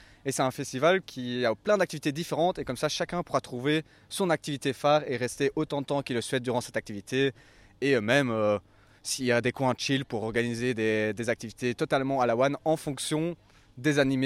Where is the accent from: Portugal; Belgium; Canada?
Belgium; now in France; je viens de la Belgique, donc j'arrive dans un univers que je connais sans connaître